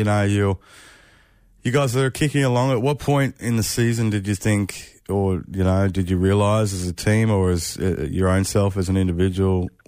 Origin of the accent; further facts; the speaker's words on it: Queensland, Australia; And as a Queenslander, you know we were cheering for him at Origin time.